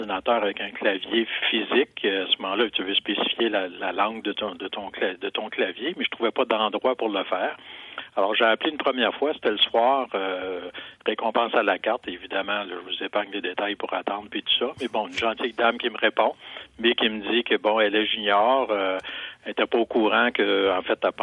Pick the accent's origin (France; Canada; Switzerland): Canada; Montreal, Quebec; je suis natif du West Island à Montréal. Hein. C'est le West Island, c'est pas l'ouest de l'île.